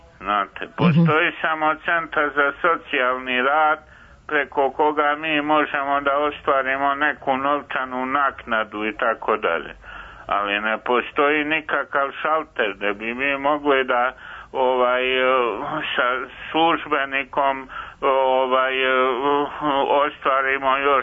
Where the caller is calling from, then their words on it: Zvečan, Mitrovica District, Kosovo; javio sam se da kažem da ja sam iz Zvučana i ovde kod nas uopšte nema tih šaltera za osobe sa invaliditetom